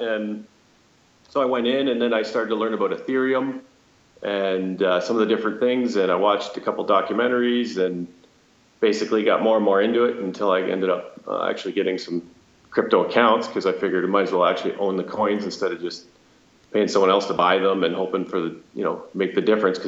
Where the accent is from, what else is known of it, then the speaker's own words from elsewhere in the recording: Ontario, Canada; I'm from Canada. Born, raised just a couple hours from Toronto. And I'm 41.